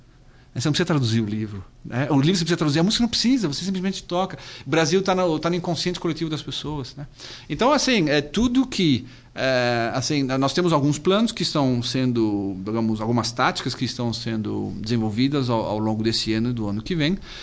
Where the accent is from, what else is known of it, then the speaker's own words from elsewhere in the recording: Netherlands; Eu sou holandês, já liguei para a Holanda